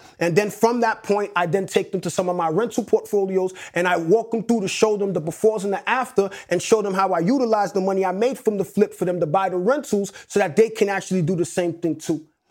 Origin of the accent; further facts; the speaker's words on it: Hollis, Queens, New York, United States; 197 is the actual block that I grew up on in Hollis, Queens. And it's a famous block because the home that I grew up in was the home